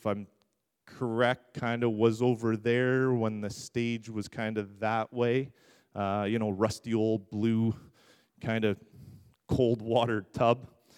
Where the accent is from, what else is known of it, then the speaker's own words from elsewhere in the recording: Orangeville, Ontario, Canada; born there; So I was born here in Orangeville, 1977. I'm 42 years old. I was dedicated in this very church.